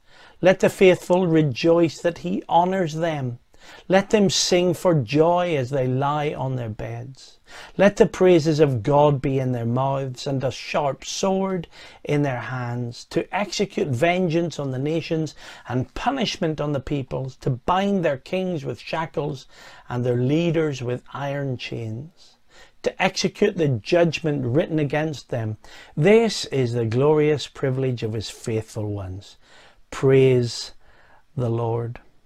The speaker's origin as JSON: {"language": "English", "region": "Northern Ireland", "country": "United Kingdom", "lives_now": "England", "said": "Originally I come from Northern Ireland, but since 1991 I've been serving God with counties as a counties evangelist from 1991 till until 2016"}